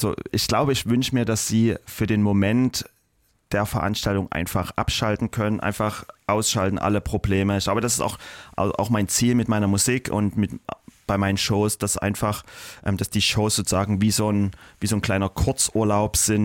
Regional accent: Germany; in Deutschland, in meinem Heimatland sozusagen

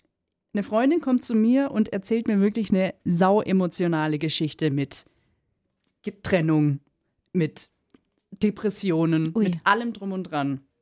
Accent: Ingersheim, Baden-Württemberg, Germany; In Ingersheim war es die Nummer 7, wo ich aufgewachsen bin.

